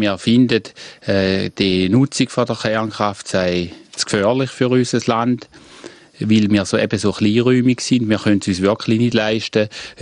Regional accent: Schaffhausen, Switzerland; für uns als Schaffhauser

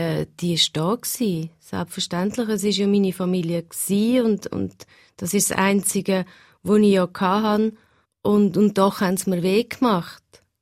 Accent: Switzerland; born there; Ich bin ja hier in der Schweiz auf die Welt gekommen.

